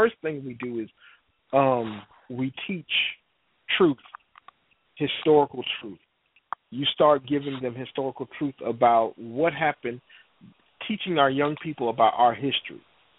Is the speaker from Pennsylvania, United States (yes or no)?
no; Miami, Florida, United States; I lived in growing up in Miami, and I was saying, looking at some of the things that was happening, and I said to, remember saying to my grandma, you know, I want to move to the north where everything is good.